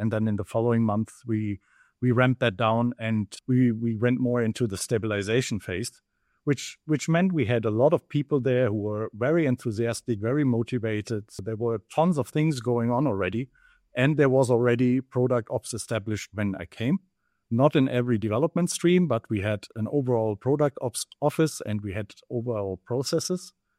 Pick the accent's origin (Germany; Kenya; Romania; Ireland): Germany; now in Amsterdam, Netherlands; I'm originally from Germany and currently I'm living in the beautiful Amsterdam